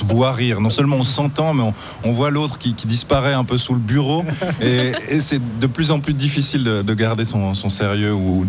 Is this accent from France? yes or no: no; Moutier, Bern, Switzerland; moi je suis de Moutier.